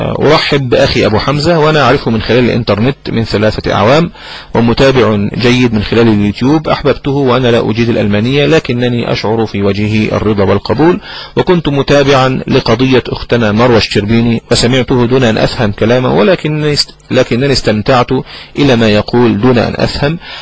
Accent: Kafr El Sheikh, Kafr El Sheikh Governorate, Egypt; فلقد سافر وترك فراغا كبيرا عندنا في كفر الشيخ.

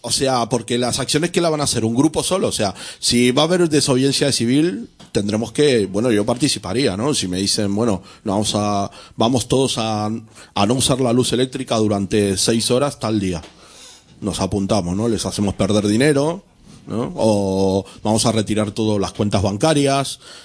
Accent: Argentina; yo vengo de Argentina, un país que viene arrastrando este tipo de cosas ya hace décadas

